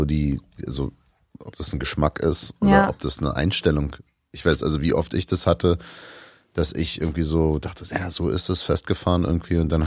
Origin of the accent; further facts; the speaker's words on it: Florida, United States; Meine Heimat, Florida, hast du ja schon ordentlich erkundet.